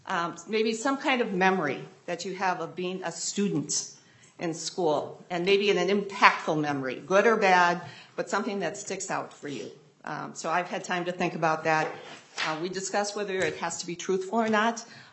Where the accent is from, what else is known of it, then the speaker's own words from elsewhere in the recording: Austin, United States; So I grew up in Austin, and I started there in Austin in the fourth grade.